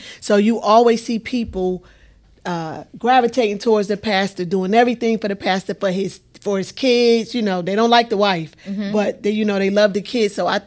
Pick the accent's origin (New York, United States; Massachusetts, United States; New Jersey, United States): New Jersey, United States; I'm from New Jersey.